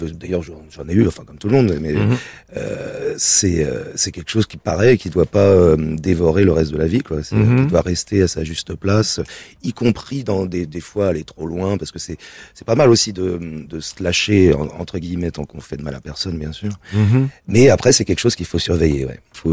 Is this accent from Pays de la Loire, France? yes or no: no; Thiers, Auvergne-Rhône-Alpes, France; born there; Je suis né en banlieue à Thiers d'ailleurs